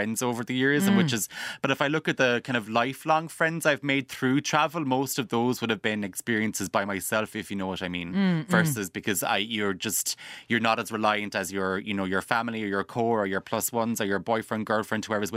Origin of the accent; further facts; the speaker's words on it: Ireland; I guess we as Irish people, we're such, you know, we're a pure nation of gallivanters.